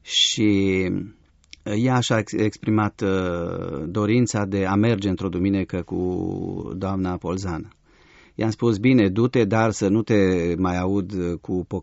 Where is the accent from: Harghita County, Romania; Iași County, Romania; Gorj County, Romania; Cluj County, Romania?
Cluj County, Romania; Cluj-Napoca; Eu, deși m-am născut în Cluj, am crescut aproape de centru